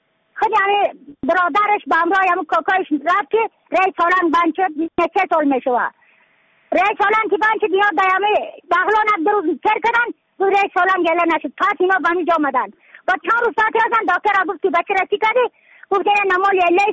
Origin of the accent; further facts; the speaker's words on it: Yaftal, Badakhshan, Afghanistan; از بدخشان هستم، مرکز بدخشان، ولسوالی یکل پایان، قیره وینگ